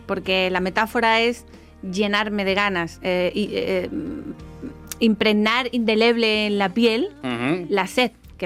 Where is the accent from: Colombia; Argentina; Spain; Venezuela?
Spain; Seville, Andalusia; yo de Sevilla.